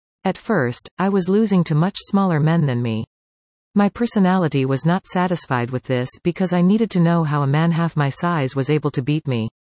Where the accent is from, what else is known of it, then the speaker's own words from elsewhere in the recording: Collingwood, Ontario, Canada; now in Nottawa, Canada; I live in Nottawa, but I was born and raised in Collingwood.